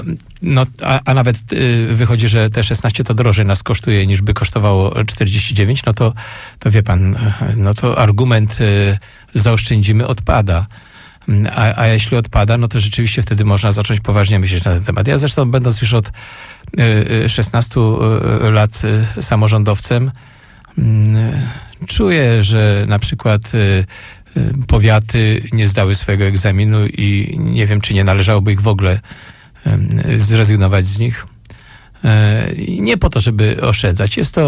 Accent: Jelenia Góra, Lower Silesian Voivodeship, Poland; ja się urodziłem i wychowałem w Jeleniej Górze. Jeżdżę tam często, mam tam krewnych, znajomych.

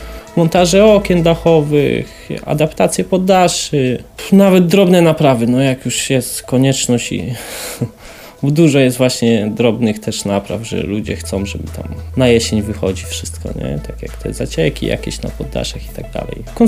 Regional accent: Przylep, Lubusz Voivodeship, Poland; Wszyscy praktycznie pochodzimy z miejscowości Przylep.

